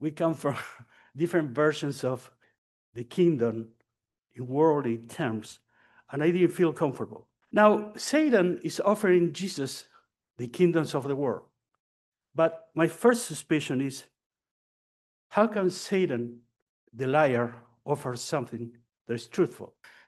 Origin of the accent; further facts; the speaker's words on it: Argentina; I grew up in Argentina, in the middle of dictatorships until, let me see, when I was 23 or 24, I voted for the first time, democracy.